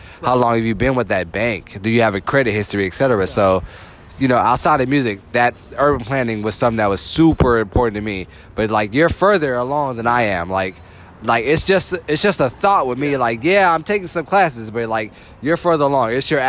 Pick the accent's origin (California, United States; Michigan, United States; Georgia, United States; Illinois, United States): California, United States; Los Angeles; I'm not from San Francisco. I'm from the L.A. area